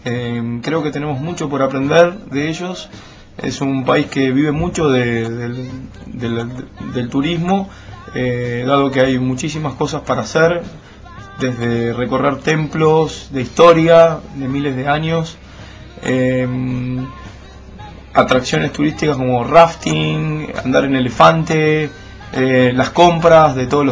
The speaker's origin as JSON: {"language": "Spanish", "country": "Argentina", "said": "O sea, somos 10 argentinos que vamos a estar ahí."}